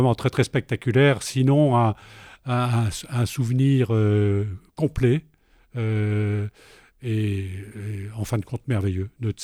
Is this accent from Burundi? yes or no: no; Hauts-de-France, France; rejoindre ma région d'origine, qui était le nord de la France